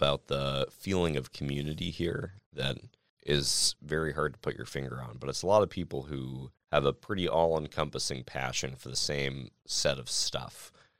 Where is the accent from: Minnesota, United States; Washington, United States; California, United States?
Washington, United States; I was living in D.C. at the time, so working on criminal justice and behavioral health issues. I grew up outside of Spokane.